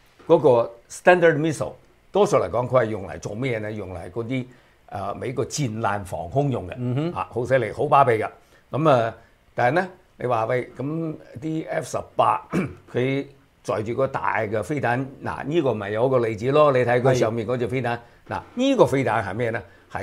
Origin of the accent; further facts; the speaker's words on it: China; 但係我哋中國人有句話就係親兄弟都有算明帳